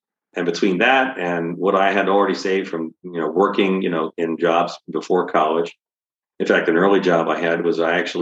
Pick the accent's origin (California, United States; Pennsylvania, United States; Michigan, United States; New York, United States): Pennsylvania, United States; Philadelphia; So I was born in South Philadelphia, spent time in West Philadelphia, and ended up in the near Northeast Philadelphia, but always in the city.